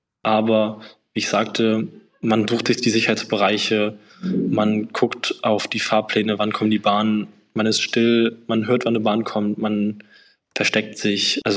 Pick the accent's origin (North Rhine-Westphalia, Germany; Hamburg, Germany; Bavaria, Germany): Hamburg, Germany; Irgendwann wurde mir in Hamburg, wo ich groß geworden bin, das zu langweilig